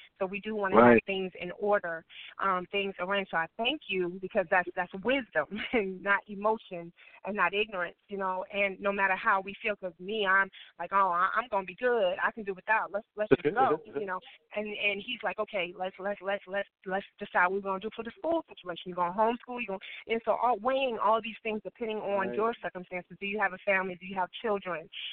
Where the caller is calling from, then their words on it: Dallas, Texas, United States; I'm calling from Dallas, Texas.